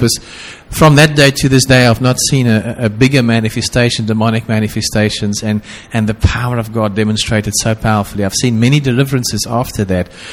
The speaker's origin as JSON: {"language": "English", "town": "Stellenbosch", "region": "Western Cape", "country": "South Africa", "said": "Christelle and I come from Stellenbosch."}